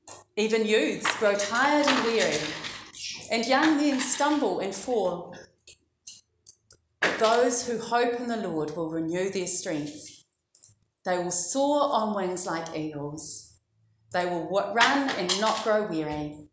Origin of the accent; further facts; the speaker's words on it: Dunedin, Otago, New Zealand; because I'm from Dunedin, and there's an albatross colony for the Royal Albatross at Tairoa Head.